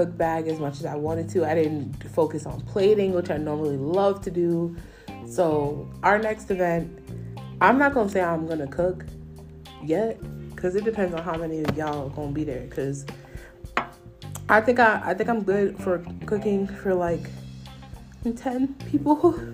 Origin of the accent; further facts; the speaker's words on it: United States; Because I'm Black American. And Black American households, I think we rarely step into other cuisines because we have our own cuisines.